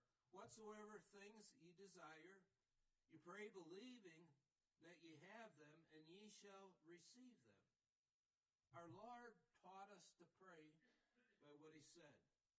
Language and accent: English; Chicago, Illinois, United States; I'm a city boy. I'm from Chicago. And I'm a city boy. And this was a town of 6,000.